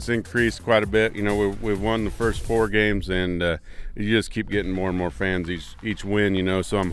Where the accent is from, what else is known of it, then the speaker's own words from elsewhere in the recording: Lewiston, United States; No, I'm from Lewiston, so I'm not far away. I live there, and I drive here every day for work.